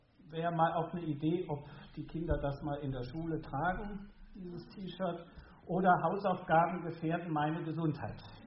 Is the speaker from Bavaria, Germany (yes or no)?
no; North Rhine-Westphalia, Germany; ich komme aus dem Rheinland, aus der Nähe von Köln.